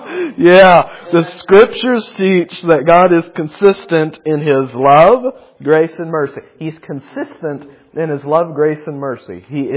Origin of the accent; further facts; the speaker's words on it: the South, United States; some of us, not all of us, but growing up in the South, we heard it in a Sunday school somewhere